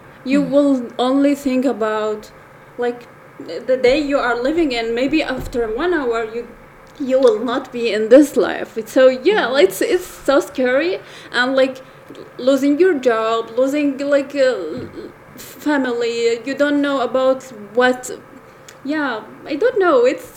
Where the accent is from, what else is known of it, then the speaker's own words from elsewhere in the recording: Syria; Like, I'm going to start, like, Syria is a very nice place.